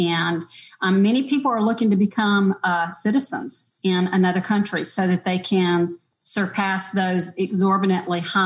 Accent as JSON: {"language": "English", "town": "Atlanta", "region": "Georgia", "country": "United States", "said": "The one thing I love about Panama, it's so similar to Atlanta, Georgia, which is where I'm from. I'm north of Atlanta"}